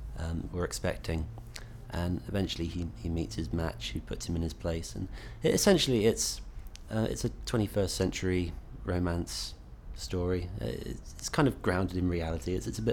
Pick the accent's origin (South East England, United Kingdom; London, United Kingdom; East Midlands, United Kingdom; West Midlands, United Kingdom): London, United Kingdom; Enfield; I'm 21 and I'm from Enfield in North London.